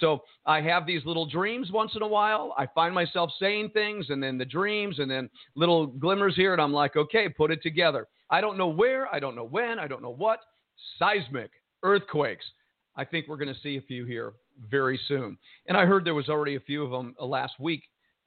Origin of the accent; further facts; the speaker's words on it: Jersey City, New Jersey, United States; Me being born and raised in Jersey City, New Jersey